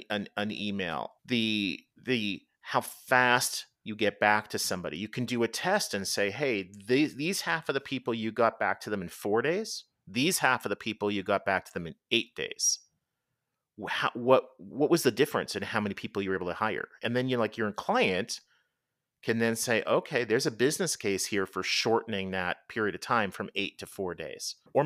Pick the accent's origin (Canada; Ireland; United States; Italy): Canada; or Z as I grew up saying in Canada.